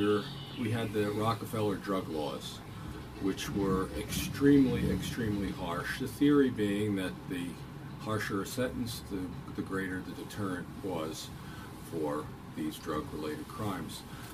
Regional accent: Livingston, New York, United States; Being a farm boy growing up in Livingston, coming into Hudson to buy shoes or shirts, you could do that back then.

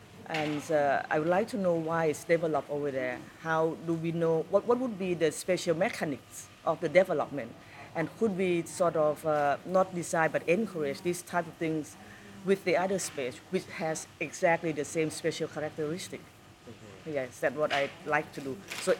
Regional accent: Bangkok, Thailand; English is a second language; also born or lived in Washington D.C., United States / London, United Kingdom; I'm basically a Bangkokian person. I grew up in Bangkok. Yes, lived majority of my life in Bangkok, yes.

